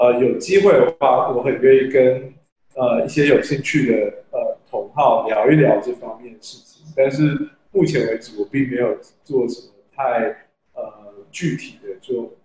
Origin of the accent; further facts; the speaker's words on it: Taiwan; moved away as an adult; 我虽然我是台湾出生长大的台湾人，但是因为我现在在国外工作，所以其实多少来说还是一个外人